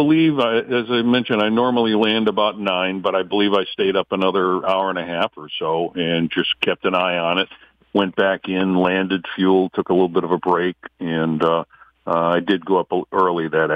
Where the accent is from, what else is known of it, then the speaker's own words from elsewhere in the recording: Bloomfield, Connecticut, United States; growing up in Bloomfield, A.C. Peterson's, that's where they were, A.C. Peterson's Farms.